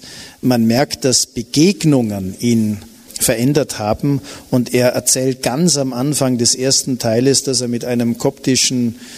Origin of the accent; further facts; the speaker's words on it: Bregenz, Vorarlberg, Austria; Ich bin Bregenzer